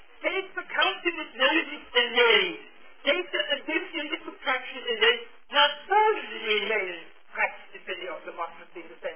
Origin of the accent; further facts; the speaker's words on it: Tyrol, Austria; where I come from the Austrian Tyrol, we had four estates